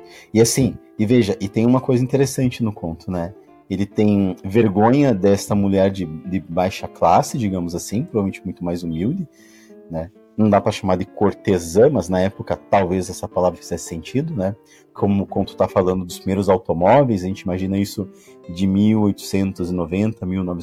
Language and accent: Portuguese; Rio Grande do Sul, Brazil; porque eu sou gaúcho, para quem não sabe